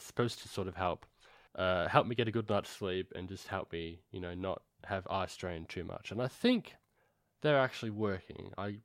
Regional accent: Australia; No, I'm not from here. I'm fucking Australian.

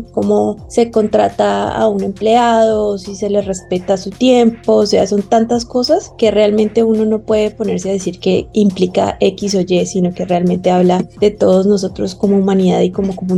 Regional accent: Colombia; Yo vengo de Colombia y la verdad es que llevo 2 años oficialmente trabajando con sostenibilidad

